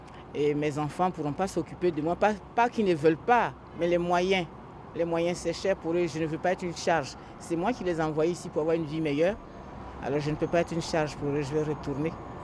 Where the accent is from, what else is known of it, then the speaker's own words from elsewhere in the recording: Côte d’Ivoire; now in New York, United States; je suis de la Côte d'Ivoire et j'habite à Harlem depuis 1999, le 1er avril 1999, 27 ans dans le même appartement à la 123 là.